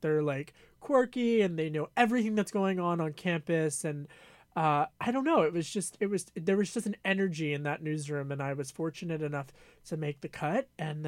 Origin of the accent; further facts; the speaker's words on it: Pennsylvania, United States; I grew up outside of Philadelphia in Delaware County